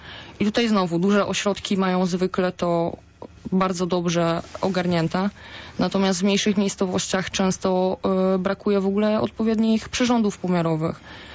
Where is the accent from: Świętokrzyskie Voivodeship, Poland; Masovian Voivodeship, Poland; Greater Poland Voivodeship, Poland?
Greater Poland Voivodeship, Poland; Poznań; ja jestem z Nowego Miasta, gdzie osiedla były projektowane w ten sposób, że tej zieleni jest naprawdę dużo.